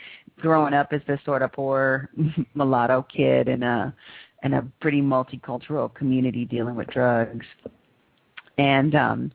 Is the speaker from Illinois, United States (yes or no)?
no; East Palo Alto, California, United States; Well, I really did grow up in a ghetto, so... It is a typical California, suburb, a poor community called East Palo Alto, California.